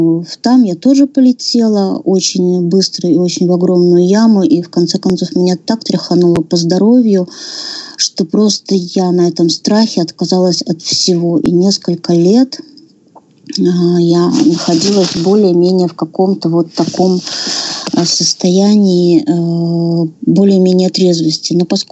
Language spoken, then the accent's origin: Russian; Belarus; Итак, я из Беларуси. У меня 3 года 7 месяцев трезвости, мне 44 года